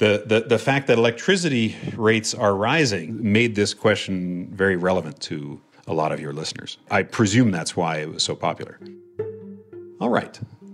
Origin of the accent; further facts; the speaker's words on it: Quechee, Vermont, United States; I'm from Queechee, Vermont.